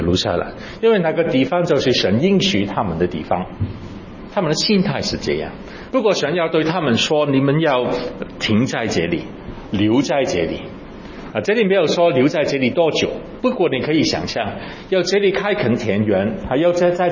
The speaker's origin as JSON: {"language": "Chinese", "country": "Hong Kong", "tie": "born or raised there", "said": "其实我在香港成长呢，80年代的时候我年纪很小"}